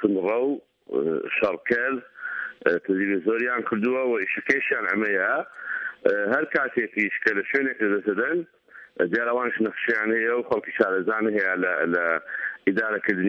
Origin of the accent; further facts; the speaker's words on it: Ramadi, Al Anbar, Iraq; أنا مثلا من الرمادي